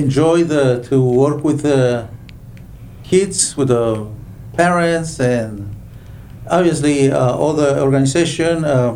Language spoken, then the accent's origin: English; Mexico; first language Otomi; English is a second language; Myself, I speak Ñañu. So that's my native language. Actually, Spanish is my second language.